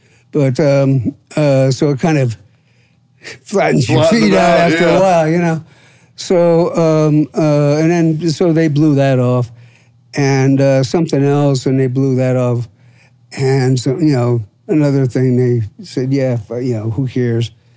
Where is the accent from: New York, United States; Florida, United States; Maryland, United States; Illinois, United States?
Florida, United States; St. Petersburg; And, I said, I'm from St. Pete. Oh, well, y'all live down south.